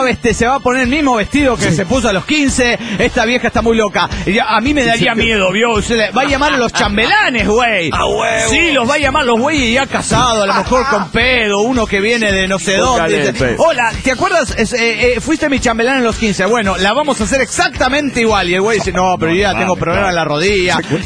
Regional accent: Asunción, Paraguay; de Asunción del Paraguay.

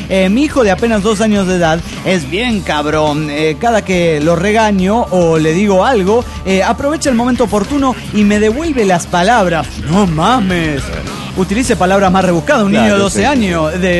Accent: Viale, Entre Ríos, Argentina; de Viale, Argentina.

